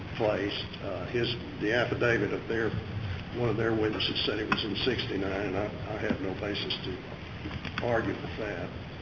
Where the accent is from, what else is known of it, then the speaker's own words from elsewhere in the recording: San Antonio, Texas, United States; from San Antonio, representing the respondents